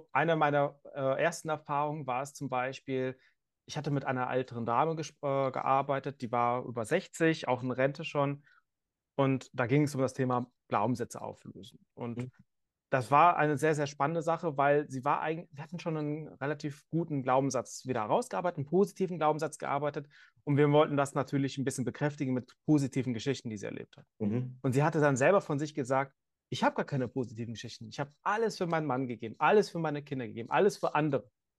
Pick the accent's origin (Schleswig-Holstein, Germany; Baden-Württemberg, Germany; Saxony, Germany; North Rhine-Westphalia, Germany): North Rhine-Westphalia, Germany; Cologne; bin aus Köln